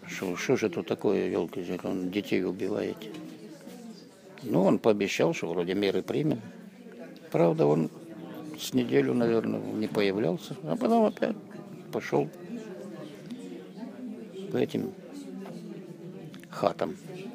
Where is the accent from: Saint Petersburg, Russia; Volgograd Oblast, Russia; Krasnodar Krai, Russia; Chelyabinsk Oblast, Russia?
Krasnodar Krai, Russia; Goryachy Klyuch; born there; Я же уже говорил, в Краснодарском крае, станица Горячий Ключ.